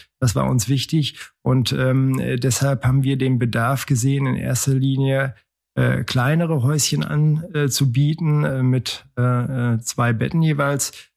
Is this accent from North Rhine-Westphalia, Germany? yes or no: yes; North Rhine-Westphalia, Germany; wir kommen aus Düsseldorf und Köln, haben innerstädtisch gewohnt.